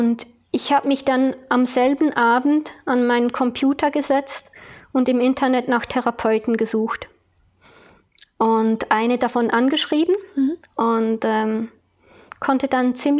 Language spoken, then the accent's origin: German; Switzerland; Ich komme aus der Schweiz und bin aber in Karlsruhe zu einer Therapeutin